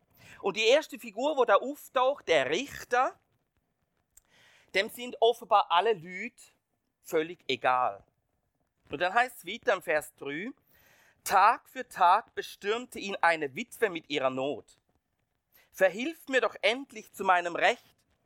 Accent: Switzerland; es ist ein gutes Gefühl, als Schweizer auszureisen, aber als Schweizer auch wieder retour zu kommen.

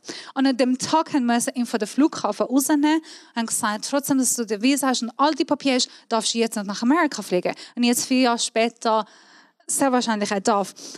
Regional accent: Iran; German is a second language; now in Switzerland; ich komme aus dem Iran, nicht Wallis.

